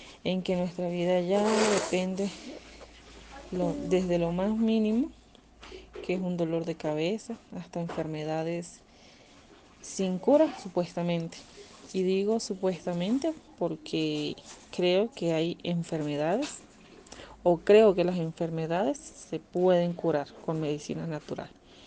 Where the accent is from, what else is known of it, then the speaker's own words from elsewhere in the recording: Barinas, Venezuela; moved away as an adult; now in Quito, Ecuador; Vengo de Venezuela, específicamente del estado Barinas. Llegué acá a la ciudad de Quito hace ya 3 años.